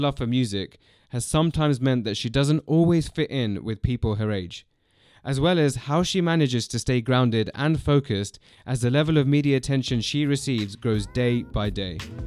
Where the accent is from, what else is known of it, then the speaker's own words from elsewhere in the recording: London, United Kingdom; That's where I'm based now. And I've spent some time abroad, but I was born in London and grew up here. But my parents grew up in East Africa.